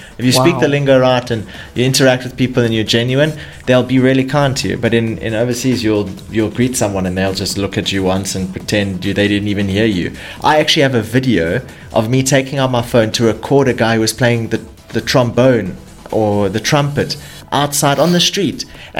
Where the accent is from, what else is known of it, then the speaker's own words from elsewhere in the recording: South Africa; You know, as a South African, you know, being able to go places like if you go to Joburg, if you go to Cape Town, us South Africans, we're super hyper aware.